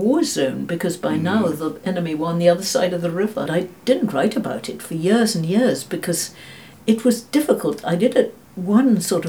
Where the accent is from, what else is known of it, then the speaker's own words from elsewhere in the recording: Pakistan; born there; it was about where I was born in British India and what Pakistan was like now